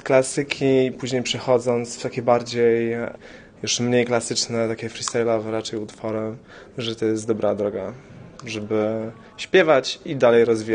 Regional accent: Łódź, Łódź Voivodeship, Poland; mam 31 lat i pochodzę z Łodzi.

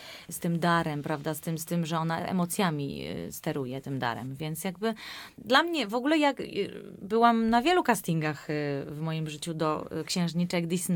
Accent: Tomaszów Mazowiecki, Łódź Voivodeship, Poland; jestem z Tomaszowa, Mazowieckiego

